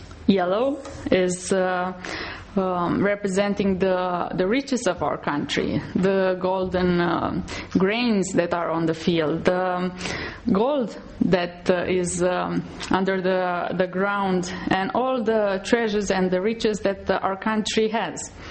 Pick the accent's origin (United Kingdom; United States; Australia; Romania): Romania; I come from Romania, and I would like to ask the children if they know the colors of the Romanian flag.